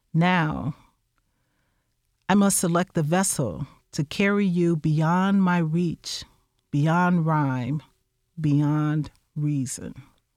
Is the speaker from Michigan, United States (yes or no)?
no; Chicago, Illinois, United States; now in Champaign, United States; here in Champaign, but we're also from Chicago. Actually, my parents migrated from the South. I always kind of put that in my introduction, my father from Alabama and my mom from Mississippi.